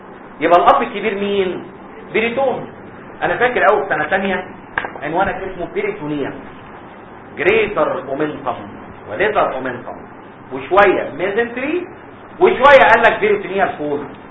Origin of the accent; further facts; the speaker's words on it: Egypt; احنا عندنا في مصر مفيش حاجه بتبور